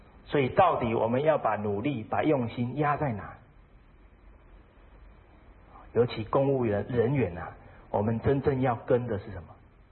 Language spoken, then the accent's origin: Chinese; China; 这样的景象啊，在中国，在我们中国人能不能看到？可不可以？要有信心啊。